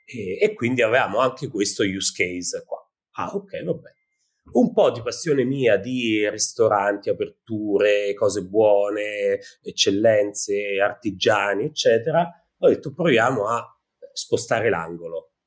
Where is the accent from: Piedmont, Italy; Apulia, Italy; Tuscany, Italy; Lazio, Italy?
Lazio, Italy; Rome; accent: Roman; now in Milan, Italy; Sono romano, come si sentirà abbastanza dalla voce e dall'accento, ma sono emigrato e trasferito